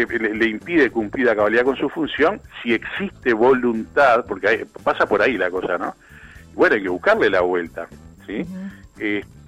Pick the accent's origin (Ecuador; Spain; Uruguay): Uruguay; si somos uruguayos